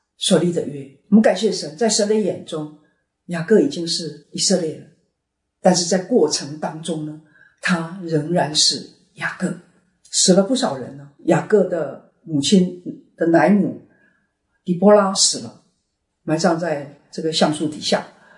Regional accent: China; 我们中国人有一句俗话说，再回头已是百年身了

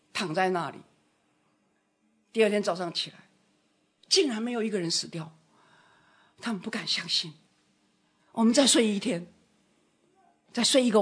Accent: United States; Chinese is a second language; 我们小时候在美国听到孩子讲

